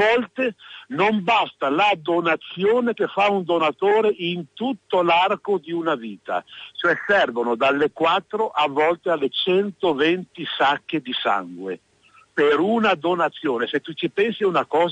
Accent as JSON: {"language": "Italian", "town": "Marostica", "region": "Veneto", "country": "Italy", "said": "sono da Marostica, dalla città degli scacchi"}